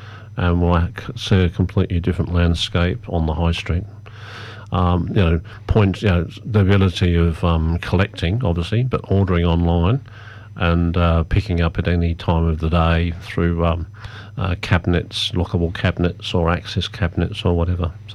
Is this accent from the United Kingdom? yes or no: yes; England, United Kingdom; now in Australia; So if I did talk high street, a lot of people will actually pick up that I am from England.